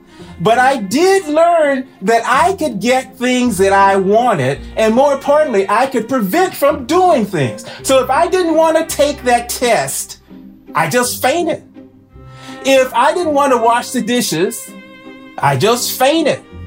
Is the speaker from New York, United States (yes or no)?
no; Houston, Texas, United States; now in Boston, United States; Hello, everybody. … I'm coming from Boston. I grew up in Houston, Texas, and I had a very normal life.